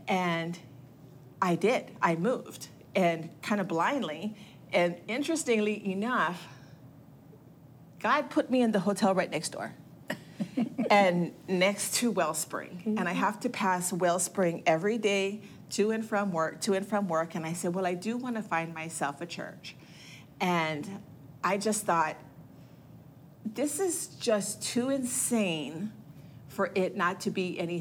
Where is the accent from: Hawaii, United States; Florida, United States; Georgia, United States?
Hawaii, United States; I'm originally from Hawaii. I just wanted to be closer to the water.